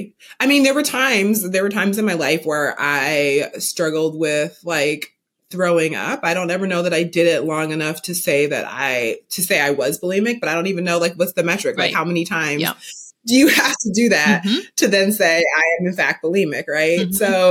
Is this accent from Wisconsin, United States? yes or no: yes; Milwaukee, Wisconsin, United States; now in Brooklyn, United States; So I currently live in Brooklyn, New York, but I grew up in the Midwest in Milwaukee, Wisconsin.